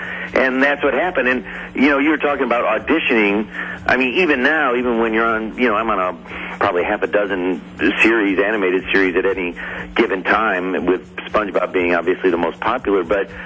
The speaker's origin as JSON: {"language": "English", "town": "East Syracuse", "region": "New York", "country": "United States", "lives_now": "Los Angeles, United States", "said": "I'm from East Syracuse, New York, and, you know, went to Bishop Grimes High School, a little Catholic high school in East Syracuse, and been out here in L.A. for quite some time."}